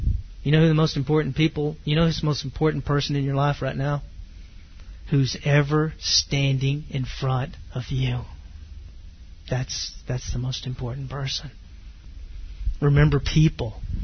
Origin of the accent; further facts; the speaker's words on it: the South, United States; I'm from the South. And part of the South is, well, Southern gentility, you know.